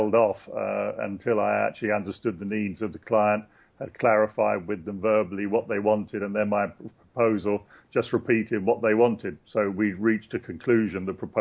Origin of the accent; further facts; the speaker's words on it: London, United Kingdom; Yes, I'm from London in England.